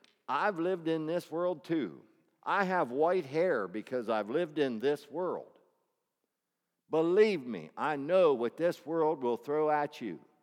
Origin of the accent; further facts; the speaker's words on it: Glen Rock, Pennsylvania, United States; from Glen Rock, Pennsylvania.